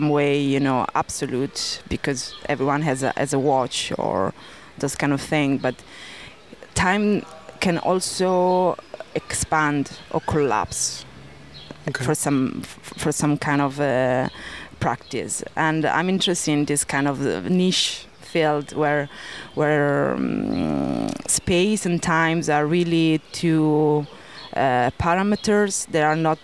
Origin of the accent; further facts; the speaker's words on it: Lecco, Lombardy, Italy; English is a second language; I'm Italian. I come from Italy, from north part of Italy, from Como Lake. So this little town called Lecco, lying down to the mountain, between the mountain and the lake. So pretty nice place, actually. And I do live in Berlin